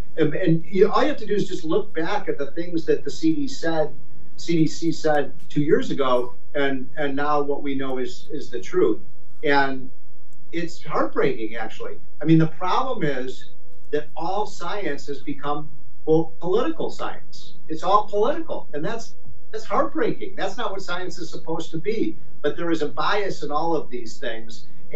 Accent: Chicago, Illinois, United States; I'm from Chicago. Chicago was shut down for 18 months practically.

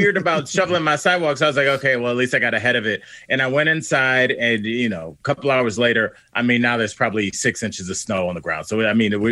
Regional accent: Ohio, United States; I'm from Northeast Ohio. Shout out Cleveland.

